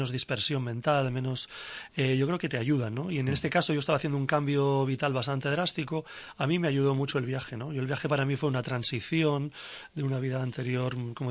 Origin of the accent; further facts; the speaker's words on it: San Sebastián, Basque Country, Spain; born there; moved away as an adult; also born or lived in London / New York; Yo emigré de España, de San Sebastián, de mi San Sebastián natal, a Londres hace ya 21 años.